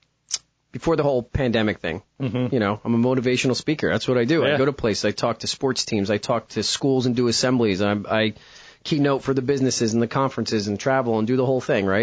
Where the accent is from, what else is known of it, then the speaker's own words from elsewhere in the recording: New Jersey, United States; You know, I was growing up in North Jersey pre-internet, and what you knew is what you knew.